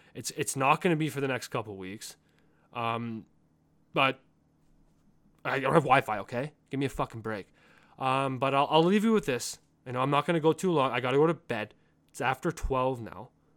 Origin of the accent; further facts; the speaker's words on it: Calgary, Alberta, Canada; I'm from Calgary. The plan has always been to go back to Calgary at some point in time.